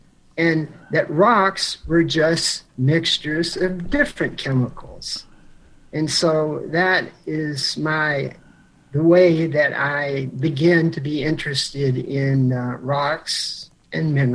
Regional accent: Blacksburg, Virginia, United States; Actually, I grew up in Blacksburg, Virginia, and my father was a chemist at Virginia Tech.

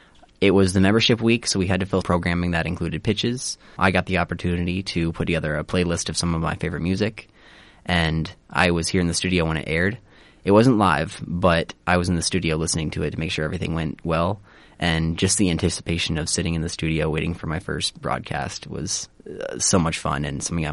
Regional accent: Sioux City, Iowa, United States; born there; now in Clive, United States; I am an Iowan. I was born in Sioux City. I currently live in Clive. It's a little town in Des Moines.

